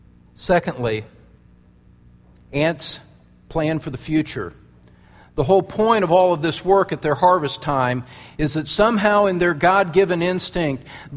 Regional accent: Midwest, United States; That's what we did growing up in the Midwest.

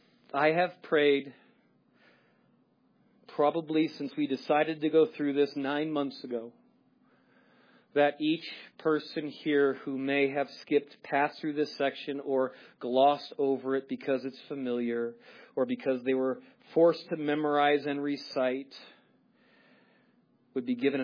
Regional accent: Chicago, Illinois, United States; See, growing up in Chicago, springtime and fall were the most coveted times of the year to be outside.

